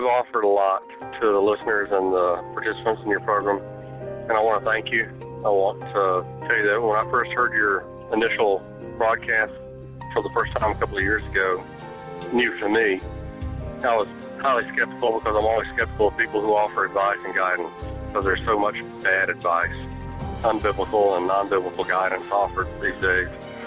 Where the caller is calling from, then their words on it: Alabama, United States; Randy, I'm calling from Central Alabama.